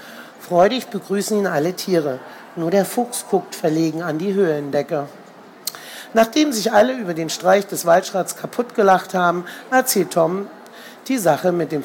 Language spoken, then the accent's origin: German; Berlin, Germany; weil ich komme aus Berlin, sie aus Aachen.